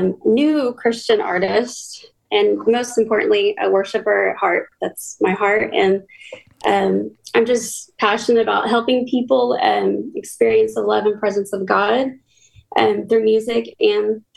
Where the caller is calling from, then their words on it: Burleson, Texas, United States; From Burleson, Texas.